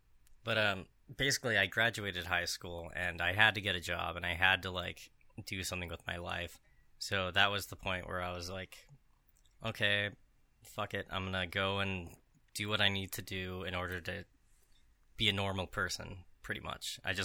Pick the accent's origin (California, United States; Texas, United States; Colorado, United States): Colorado, United States; La Junta; But after my first year, I was still in my hometown, La Junta, Colorado, a little like farm town. I was totally isolated from everything.